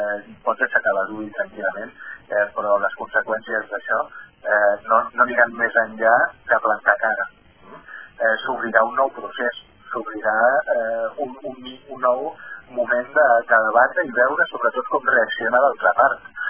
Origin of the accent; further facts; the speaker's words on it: Catalonia, Spain; un govern que té clar que som catalans, que volem mantenir la nostra identitat